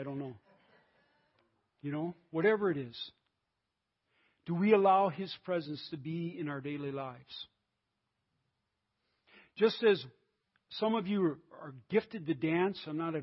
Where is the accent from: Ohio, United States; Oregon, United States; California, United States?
California, United States; I'm from California, but people from Minnesota are going to be very, very uncomfortable.